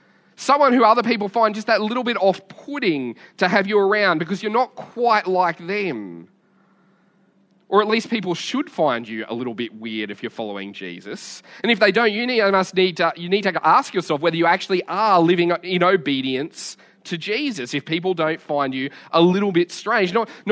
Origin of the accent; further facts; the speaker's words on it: Australia; My passport may say that I'm Australian, but I'm a Jesusite before I'm an Australian.